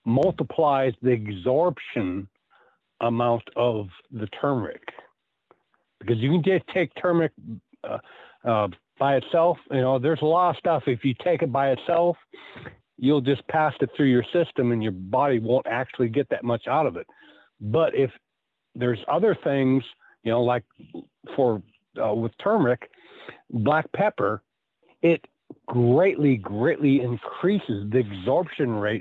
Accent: North Dakota, United States; You know, something I never realized as a child growing up in North Dakota is we had this plant called burnweed

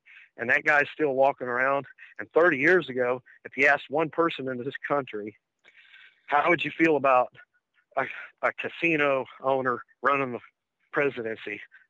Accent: Lee's Summit, Missouri, United States; I'm from Lee Summit, Missouri.

